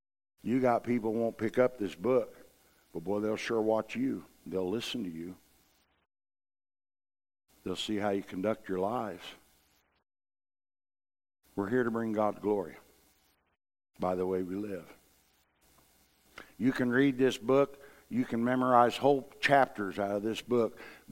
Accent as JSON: {"language": "English", "country": "Ireland", "said": "Well, Lord, I'm Irish."}